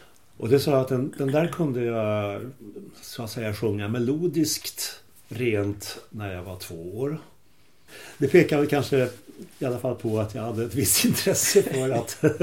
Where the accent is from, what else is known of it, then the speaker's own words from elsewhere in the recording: Stockholm, Stockholm County, Sweden; Jag är uppvuxen på Söder mina första 12 levnadsår. Och efter det flyttade familjen och givetvis jag också då med till Bandhagen. Vilket vid den tiden var den yttre gränsen för förortsbebyggelse.